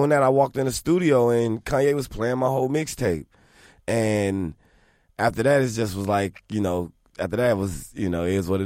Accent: Atlanta, Georgia, United States; I'm from Atlanta, born and raised.

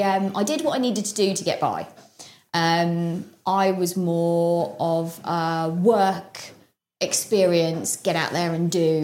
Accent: Totland, South East England, United Kingdom; So, Totland. Yeah, I grew up in Totland.

